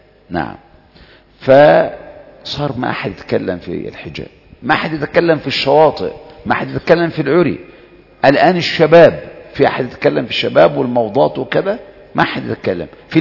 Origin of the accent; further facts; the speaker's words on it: Egypt; حتى كان في هذا العصر 100 سنة ثورة هدى شعراوي عندنا في مصر وكذا